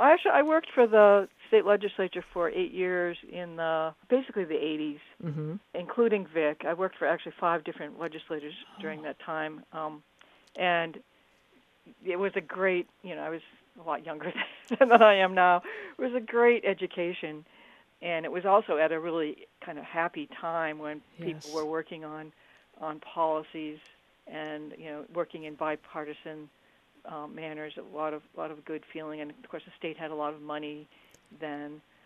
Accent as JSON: {"language": "English", "region": "New Hampshire", "country": "United States", "tie": "born or raised there", "said": "The East Coast, where I grew up in New Hampshire and went to college in Massachusetts, was sort of way too confining to me in many ways"}